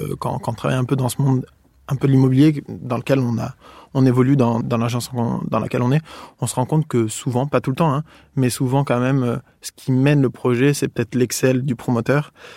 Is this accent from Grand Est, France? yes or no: no; Pau, Nouvelle-Aquitaine, France; je suis né et j'ai grandi à Pau, dans le sud-ouest de la France.